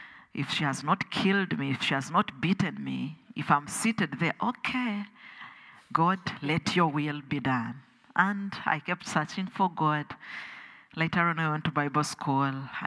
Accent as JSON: {"language": "English", "country": "Uganda", "said": "I'm from Uganda"}